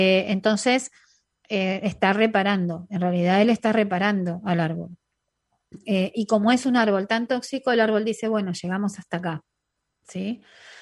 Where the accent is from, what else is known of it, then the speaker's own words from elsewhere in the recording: Quito, Pichincha, Ecuador; Buenas noches, soy de Quito, Ecuador